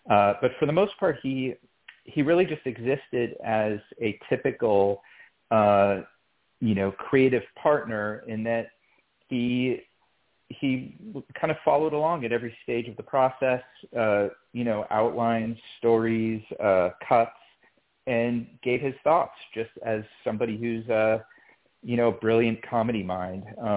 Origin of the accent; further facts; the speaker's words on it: Pittsburgh, Pennsylvania, United States; the family on the show had such a resemblance to the family that I grew up with in Pittsburgh.